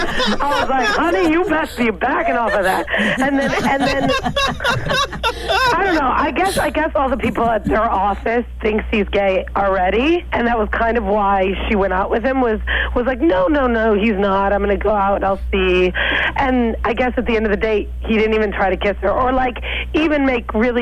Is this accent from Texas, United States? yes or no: no; New York, United States; I'm from New York.